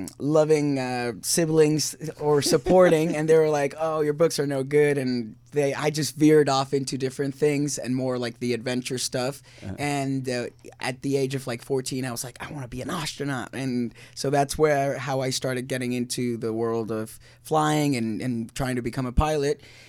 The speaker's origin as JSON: {"language": "English", "country": "Argentina", "tie": "born or raised there", "moved": "as an adult", "said": "I was born and raised in Argentina, and I came out here at the age of 18 to study filmmaking, well, acting."}